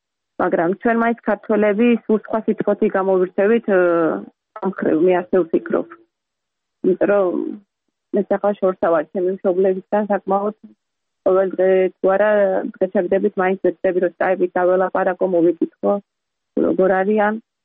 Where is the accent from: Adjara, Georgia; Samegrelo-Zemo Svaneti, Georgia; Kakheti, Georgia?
Adjara, Georgia; Batumi; moved away; ქალაქში გავიზარდე, ბათუმში გავიზარდე და დღეში სამჯერ დაბხულობით სულ თითქმის ზღვაზე ვიყავით, იმიტომ რომ ძალიან ახლოს ვცხოვრობ დაბერ ცენტრში ქალაქში.